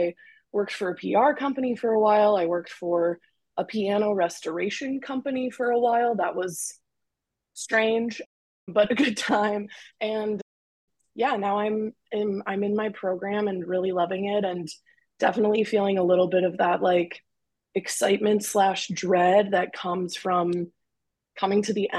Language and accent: English; Northbrook, Illinois, United States; I think what was really nice about growing up in Northbrook was being able to kind of like sift my way through people